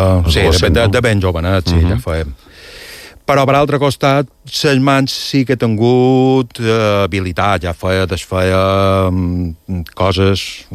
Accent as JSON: {"language": "Catalan", "town": "Portal", "region": "Balearic Islands", "country": "Spain", "tie": "born or raised there", "said": "vaig créixer a Portal."}